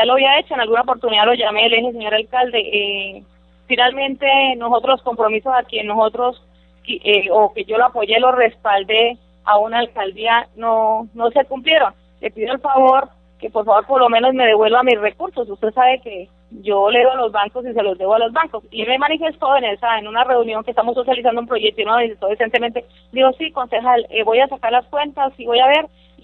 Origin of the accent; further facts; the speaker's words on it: Villanueva, Spain; pedirle disculpas a mi pueblo de Villanueva